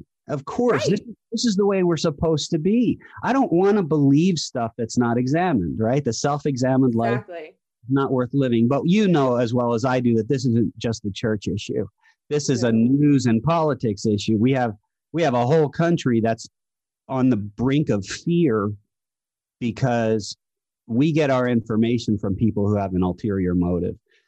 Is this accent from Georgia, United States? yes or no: no; New Jersey, United States; If you haven't noticed yet, I talk a lot. I'm from New Jersey. I'm Italian.